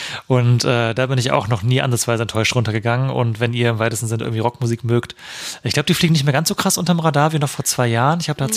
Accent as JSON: {"language": "German", "town": "Marburg", "region": "Hesse", "country": "Germany", "tie": "born or raised there", "said": "Campus Festival damals war auch in Marburg, meine Heimatstadt damals"}